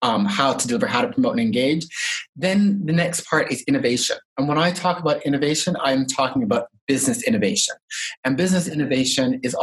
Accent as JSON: {"language": "English", "town": "Toronto", "region": "Ontario", "country": "Canada", "tie": "born or raised there", "also_born_or_lived": "Halifax", "lives_now": "Australia", "said": "I'm originally from Toronto, Canada. So yeah, born and raised in Toronto, did my MBA in Dalhousie in Halifax."}